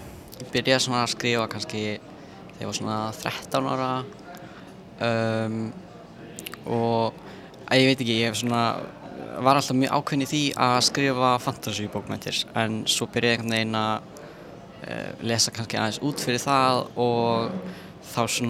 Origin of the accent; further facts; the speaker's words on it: Vatnsnes, Northwestern Region, Iceland; now in Akureyri, Iceland; ég er frá Vatnsnesi rétt hjá Hvammstanga Þannig að ég flutti hingað fyrst á Akureyri þegar ég var að byrja í Vaffema og fór síðan heim eitt ár eftir það og flutti síðan aftur á Akureyri